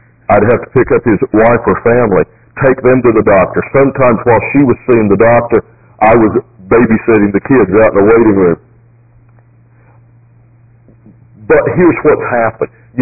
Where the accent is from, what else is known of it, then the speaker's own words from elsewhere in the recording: United States; you got to realize that I'm an American, I'm getting ready to board a plane